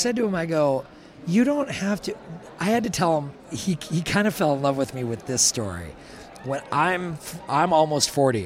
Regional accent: Milwaukee, Wisconsin, United States; I went to gaming conventions in Milwaukee because I'm originally from Milwaukee

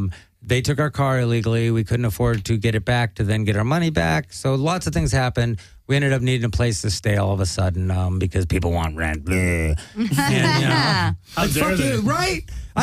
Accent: Pacoima, California, United States; Growing up in Pacoima, you always knew the one or two dickhead cops who were going to be assholes.

